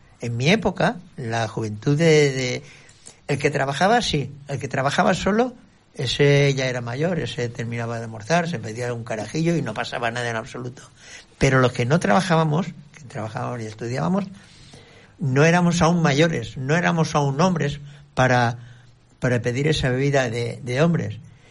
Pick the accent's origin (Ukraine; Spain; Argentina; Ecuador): Spain; Manises, Valencian Community; born there; Yo soy nacido en Manises y, no sé, siempre he tenido una relación muy estrecha con Cuart de Poblet.